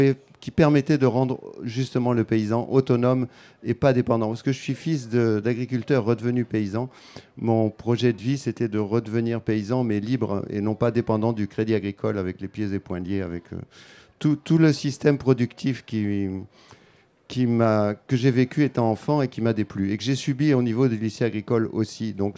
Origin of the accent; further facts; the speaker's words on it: Occitanie, France; Je viens des Pyrénées centrales.